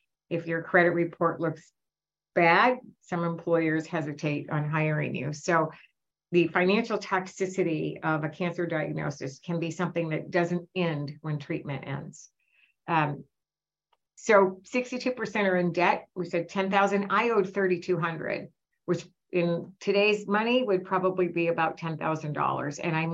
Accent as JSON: {"language": "English", "town": "Detroit", "region": "Michigan", "country": "United States", "said": "And I'm from Detroit, Michigan"}